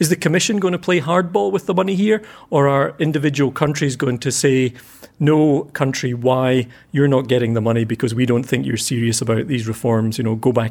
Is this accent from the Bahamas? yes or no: no; Scotland, United Kingdom; we'll take a virtual tour of my hometown to explore the huge shift in Scottish politics that's taken place in recent years.